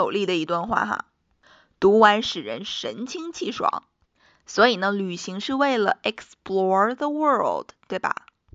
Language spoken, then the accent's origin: Chinese; China; 作为中国人，我们光有护照啊，还是不够用的哈